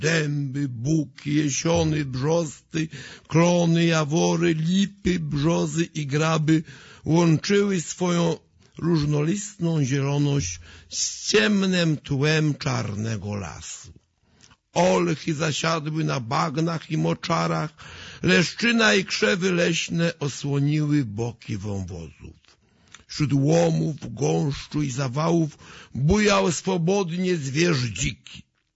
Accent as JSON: {"language": "Polish", "town": "Wieżnica", "region": "Kuyavian-Pomeranian Voivodeship", "country": "Poland", "said": "pochodzę spod Dobrzynia, tegoż właśnie prastarego Dobrzynia nad Wisłą z miejscowości Wieżnica."}